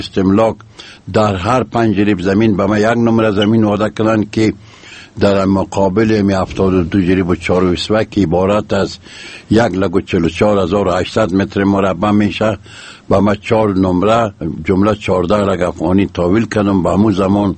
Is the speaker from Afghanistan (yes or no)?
yes; Mazar-i-Sharif, Balkh, Afghanistan; زادگاه من شهر مزار شریف، تحصیلات من لیسه باختن مزار شریف